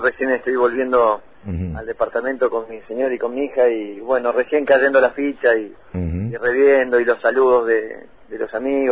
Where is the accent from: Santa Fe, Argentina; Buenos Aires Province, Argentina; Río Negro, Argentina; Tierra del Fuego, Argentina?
Tierra del Fuego, Argentina; Río Grande; Yo soy un muchacho de Río Grande